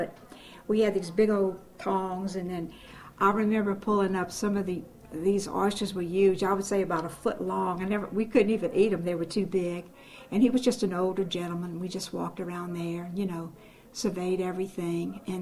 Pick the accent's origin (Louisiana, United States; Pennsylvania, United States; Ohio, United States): Louisiana, United States; Paradis; also born or lived in New Orleans; I was born in New Orleans. I grew up in a humble camp in Paradis, which is St. Charles Parish.